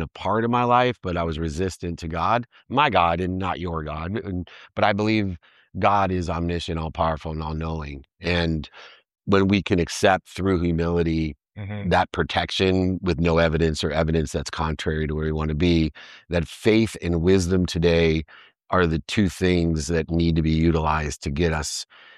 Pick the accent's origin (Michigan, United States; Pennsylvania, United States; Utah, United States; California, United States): California, United States; San Diego; Tony and I have been good friends. We grew up in San Diego, same age.